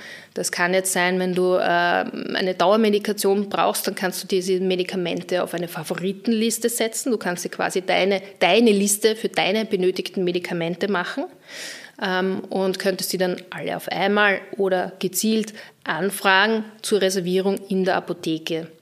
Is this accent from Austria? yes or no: yes; Vienna, Austria; als Wienerin